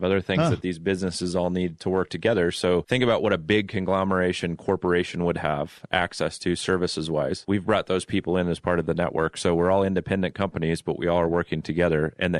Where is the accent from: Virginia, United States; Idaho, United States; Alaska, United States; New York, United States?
Idaho, United States; Emmett; now in Post Falls, United States; So I'm from Idaho. I grew up here. I live in Emmett. I live up north now in Post Falls.